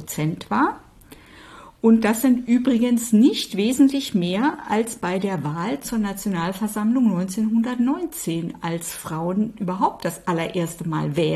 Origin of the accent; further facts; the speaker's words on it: Baden-Württemberg, Germany; ich bin ja in Baden-Württemberg aufgewachsen. Ich habe am 6. März 1983 zum ersten Mal gewählt.